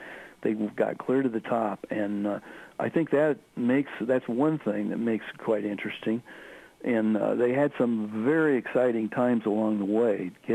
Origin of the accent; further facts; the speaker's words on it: Omaha, Nebraska, United States; I grew up in Omaha, but I always heard the name pronounced Bukamp